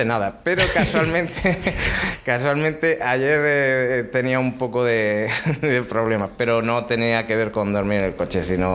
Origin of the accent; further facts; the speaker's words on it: Pontevedra, Galicia, Spain; obviamente Pontevedra, que es de donde soy